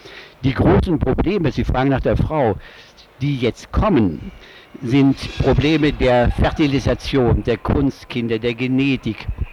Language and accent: German; Freiburg, Baden-Württemberg, Germany; Ich bin Freiburger, geboren 1923.